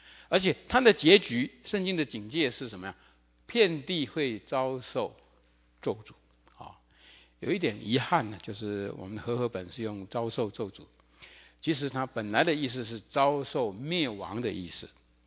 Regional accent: Taiwan; now in United States; 那么我的故乡台湾已经是7年前就是亚洲离婚率最高

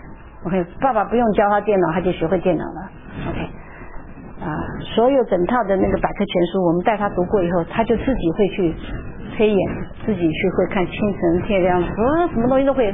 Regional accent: China; 除了我们这些中国人嘛，我们中国人很喜欢听人家教导

